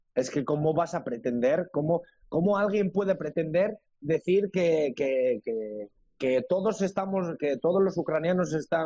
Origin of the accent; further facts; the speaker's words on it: Asturias, Spain; como buen asturiano, del precio que me iban a cobrar, que si era muy caro, el regateo. Sabemos que los del norte nos gusta mucho esas cosas.